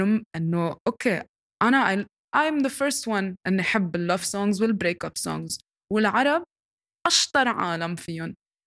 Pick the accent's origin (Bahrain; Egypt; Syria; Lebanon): Lebanon; now in United States; يعني انا كوني حدا لبناني انه او حدا from the Arab region انه this is a part of me